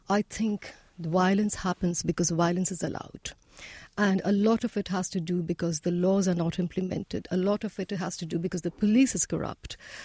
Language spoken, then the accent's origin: English; Kuwait; I was so disinterested because I was raised in Kuwait and I had very little exposure to the Pakistani media scene or the political scene.